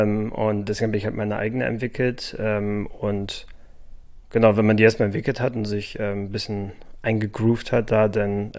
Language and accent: German; Schleswig-Holstein, Germany; Ich komme eigentlich aus Schleswig-Holstein. Ich habe mein Plattdeutsch von meiner Oma her. Die spricht den Übergangsdialekt zwischen Nordniedersächsisch und Mecklenburg-Vorpommerisch. Also alles bunt durcheinander.